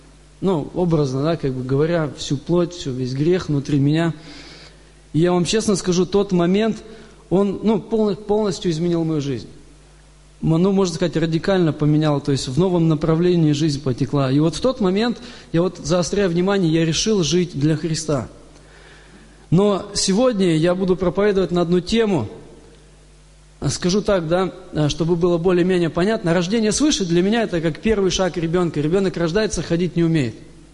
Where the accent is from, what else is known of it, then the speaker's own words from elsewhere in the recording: Smolensk, Smolensk Oblast, Russia; Приехал из Смоленска, из Смоленской области точнее.